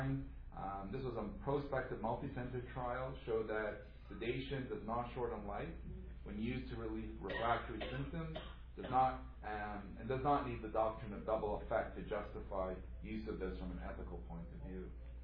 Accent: South Africa; So as a South African, I think

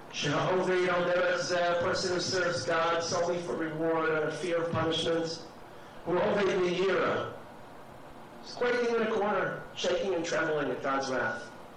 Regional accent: Israel; I would say Sunday, but I'm from Eretz Yisrael, but I'm off on Sunday.

